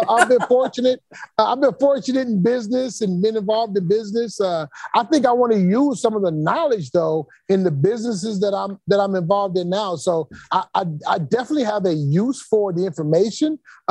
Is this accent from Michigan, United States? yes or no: yes; Detroit, Michigan, United States; I was coming back to Detroit where I was from.